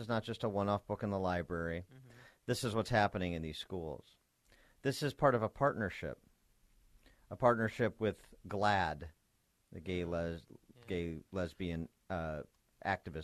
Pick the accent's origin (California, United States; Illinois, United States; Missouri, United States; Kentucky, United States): Illinois, United States; Wheaton; And Wheaton, my hometown.